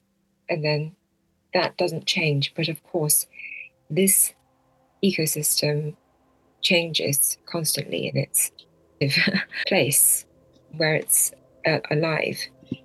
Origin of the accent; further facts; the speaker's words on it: China; also born or lived in United Kingdom; I was born in China, but I spent and I had a very had a very memorable childhood there, but spent some of my most important years in the UK. So I would say that my identity, both China and Britain, are part of my identity.